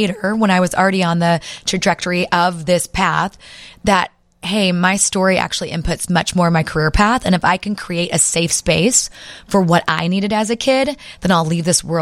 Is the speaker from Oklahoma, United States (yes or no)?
yes; Oklahoma, United States; I'm telling you, I'm from Oklahoma, so I normally land in Dallas, and Dallas has a piece of my heart.